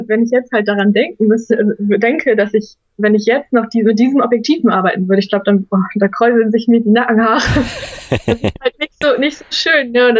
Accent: Oldenburg, Lower Saxony, Germany; Also ich komme, wie gesagt, aus Oldenburg. Das ist auch nicht so weit vom Meer entfernt, zum Beispiel von der Nordsee.

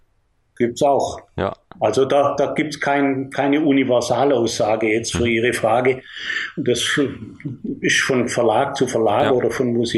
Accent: Bavaria, Germany; in meiner Heimatstadt, im Allgäu

